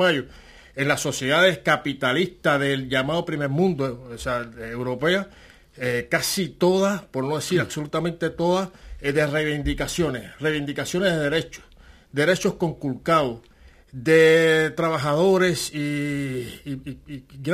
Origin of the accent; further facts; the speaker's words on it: Cuba; un orgullo como cubano, como todos los cubanos, todos los patriotas cubanos sienten ese orgullo